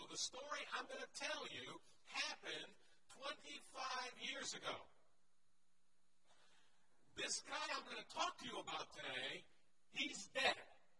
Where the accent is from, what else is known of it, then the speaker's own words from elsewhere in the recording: Connecticut, United States; Now, as I start my story, I was raised in Connecticut. Have you all figured out by now I'm not from around here?